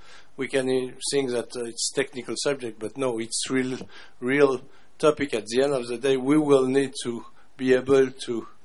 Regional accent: France; I come from France.

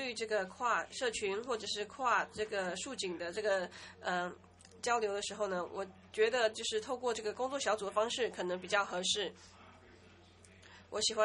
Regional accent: Canada; 因为我是来自加拿大的。

